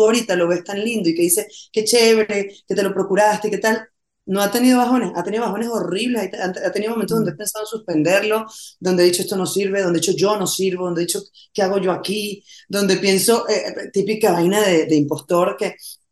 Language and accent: Spanish; Venezuela; este año cumplo 50, estrenemos esto el día de mi cumpleaños número 50 en Venezuela, por Cristo, pasar mi cumpleaños en mi país